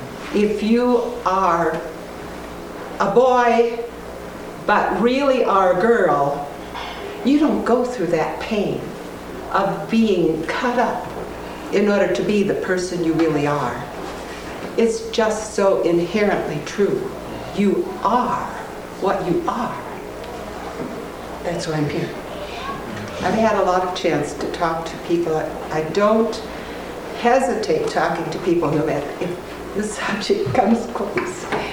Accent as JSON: {"language": "English", "town": "Tacoma", "region": "Washington", "country": "United States", "said": "I'm from Tacoma, Washington."}